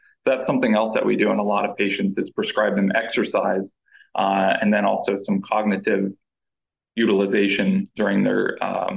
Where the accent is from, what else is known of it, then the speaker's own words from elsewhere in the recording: Murrysville, Pennsylvania, United States; So I'm from Murraysville, Pennsylvania. I went to Franklin Regional High School. There, athletics were a big part of my upbringing and background.